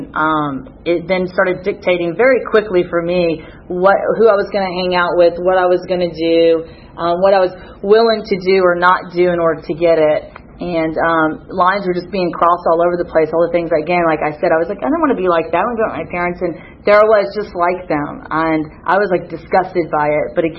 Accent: Atlanta, Georgia, United States; I grew up in Atlanta, Georgia. I have two older sisters, obviously mom, dad, and then they split up, so I have a stepfather.

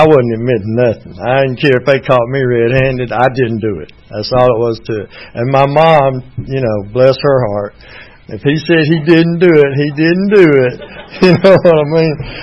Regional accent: Greenwood, South Carolina, United States; born there; I was born in 1949. That makes me 63. I'm done. I was born in Greenwood, South Carolina.

